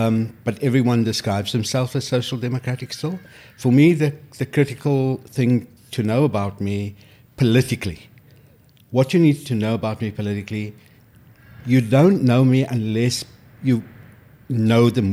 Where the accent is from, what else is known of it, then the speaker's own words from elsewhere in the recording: Cape Town, Western Cape, South Africa; also born or lived in Johannesburg; mainly in Cape Town